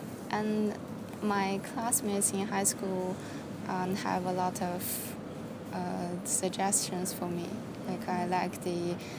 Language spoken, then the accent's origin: English; Beijing, China; English is a second language; my hometown Beijing, I learned English from my kindergarten to primary school, secondary school, and in high school I learned some oral English in the organization